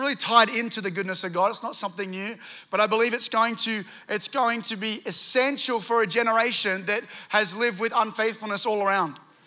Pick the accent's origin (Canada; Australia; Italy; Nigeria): Australia; Sydney, New South Wales; now in United States; I was born and raised in Sydney.